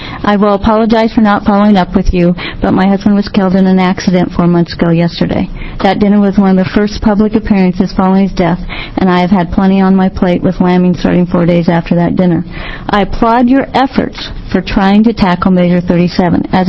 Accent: Oregon, United States; from Jefferson County.

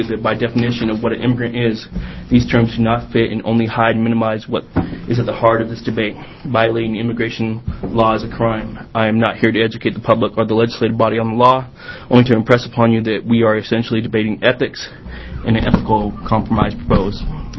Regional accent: Oregon, United States; I'm an American, Oregonian, a veteran that has been deployed for my country and my state

